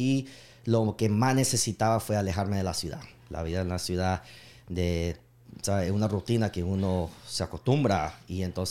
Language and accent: Spanish; Nicaragua; accent: Nicaraguan; Sí, el acento ahorita mismo se escucha el acento mezclado de Miami. Pero mi acento sí. Volvió puro nicaragüense. Puro nicoya.